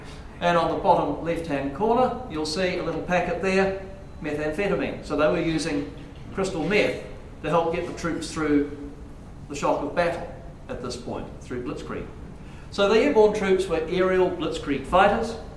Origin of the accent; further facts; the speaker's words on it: Invercargill, Southland, New Zealand; grew up in Invercargill, my hometown